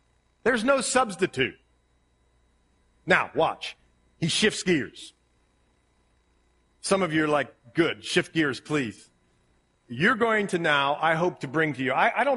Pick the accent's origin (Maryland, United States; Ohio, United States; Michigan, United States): Ohio, United States; accent: Ohio; Wonder, I have my Ohio accent.